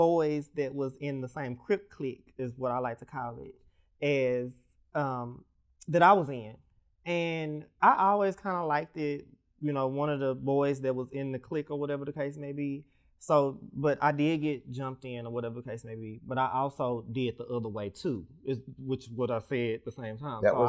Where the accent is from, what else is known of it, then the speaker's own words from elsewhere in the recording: Fort Worth, Texas, United States; you got to keep in mind, I'm from Fort Worth. So it's not really a lot of gay people from Fort Worth.